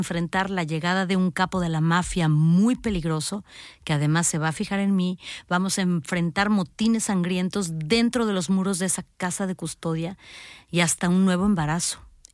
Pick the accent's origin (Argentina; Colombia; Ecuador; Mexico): Mexico; no nada más en mi país, que es México